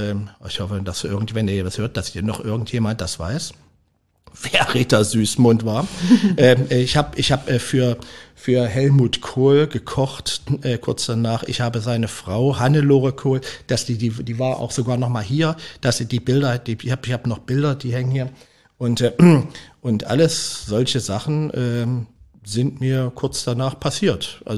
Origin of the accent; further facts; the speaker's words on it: Saxony, Germany; moved away; als Sachse sich in der Pfalz zurechtzufinden.